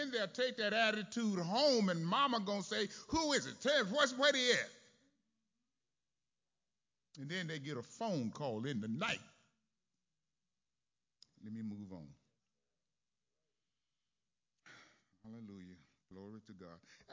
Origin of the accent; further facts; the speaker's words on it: Greenville, Mississippi, United States; I was born and raised in Mississippi, Greenville. On Luster Street, everybody was my mom and my daddy.